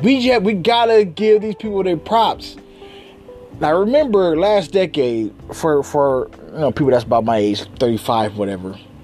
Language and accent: English; Akron, Ohio, United States; I didn't really know about them because I'm from Akron, Ohio.